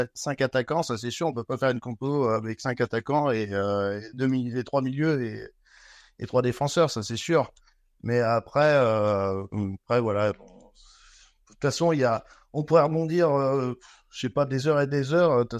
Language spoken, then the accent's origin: French; Rennes, Brittany, France; now in Loire, France; je suis né à Rennes, je suis breton, mais j'habite dans la Loire, dans le 42.